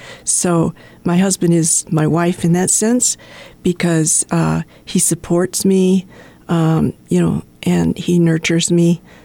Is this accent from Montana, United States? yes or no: yes; Montana, United States; born there; also born or lived in Texas / Seattle / Boston; And, you know, and I was born in Montana. So I visited Montana more than any other state throughout my life. And, you know, I call Montana home.